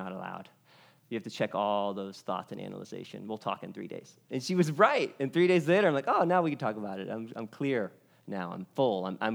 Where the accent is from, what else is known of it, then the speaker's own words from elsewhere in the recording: Texas, United States; But I'm from Texas.